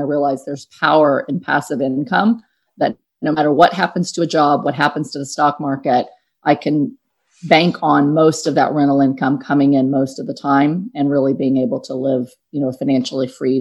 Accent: San Antonio, Texas, United States; I mean, I grew up in San Antonio, Texas in Section 8 housing.

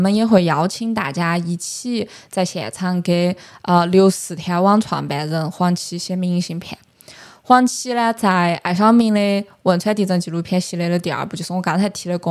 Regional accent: Sichuan, China; VR 对于我们四川人来说是至少包括我这一辈在内的

